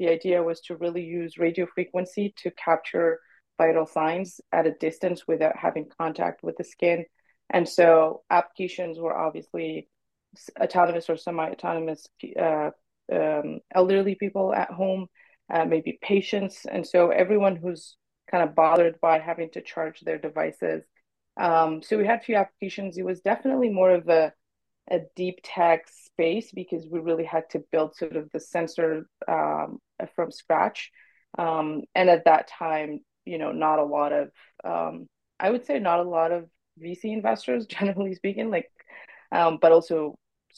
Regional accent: Morocco; moved away as an adult; now in Montreal, Canada; I actually was born and raised in Morocco, spent a better half of my life there, and then moved to Quebec to for school. So I came in early 2010s for my MBA and then stayed thereafter, moved to Montreal for career options

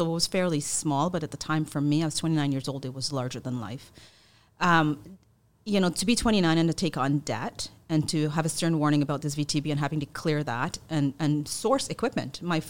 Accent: Toronto, Ontario, Canada; I'm from Toronto.

